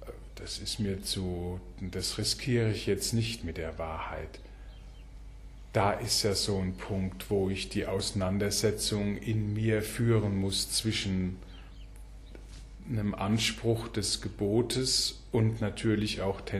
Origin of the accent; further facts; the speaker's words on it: Germany; weil wir natürlich mit dem Wort Gehorchen als Deutsche eine sehr problematische Geschichte haben, wenn man ans Dritte Reich denkt